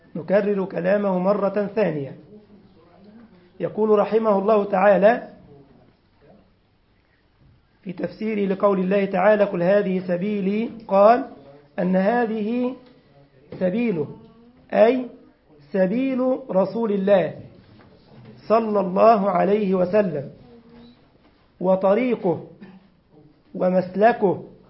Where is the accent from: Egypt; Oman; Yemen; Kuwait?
Egypt; أو العدسة بتسموها إيه في فلسطين زي عندنا في مصر، عين سحرية